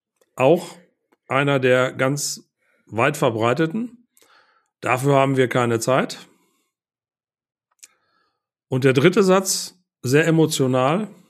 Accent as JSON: {"language": "German", "town": "Paderborn", "region": "North Rhine-Westphalia", "country": "Germany", "tie": "born there", "said": "Also ich bin ja in der Karnevalshochburg Paderborn geboren."}